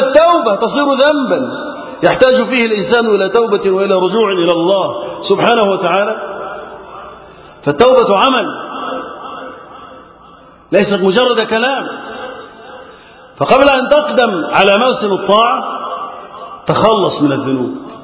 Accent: Egypt; اللهم احفظ بلدنا مصر وسائر بلاد

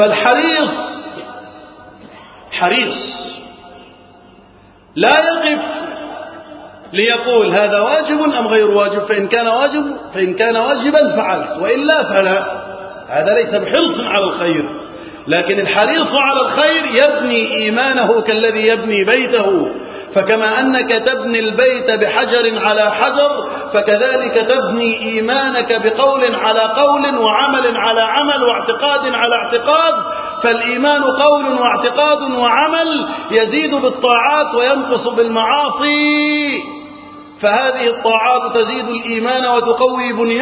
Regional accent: Egypt; اللهم اجعل بلدنا مصر وسائر بلاد المسلمين أمنا أمانا رخاء يا رب العالمين.

